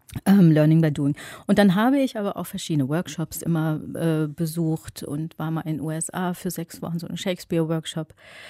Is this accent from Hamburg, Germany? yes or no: no; Remscheid, North Rhine-Westphalia, Germany; Also ich bin ja in Remscheid aufgewachsen, Nordrhein-Westfalen